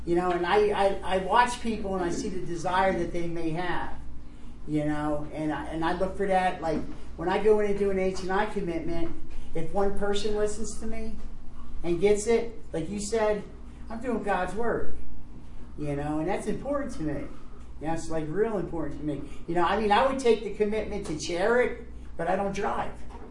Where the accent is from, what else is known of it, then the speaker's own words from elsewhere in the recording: Scranton, Pennsylvania, United States; And in my area, we're from Scranton.